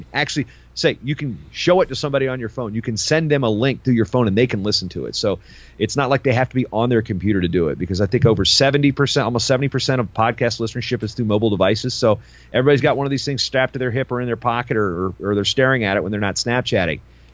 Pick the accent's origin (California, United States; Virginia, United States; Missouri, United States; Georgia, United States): Virginia, United States; I'm from Virginia, but that's, you know, 4.5 hours away. So it's not like it was my neighborhood school.